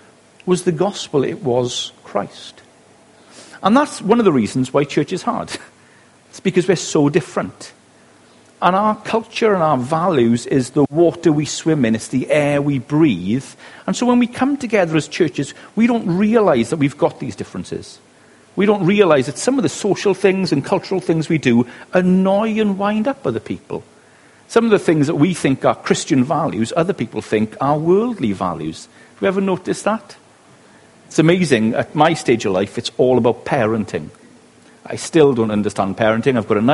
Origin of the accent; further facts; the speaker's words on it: Wales, United Kingdom; accent: Welsh; now in Abergavenny, United Kingdom; I'm from West Wales.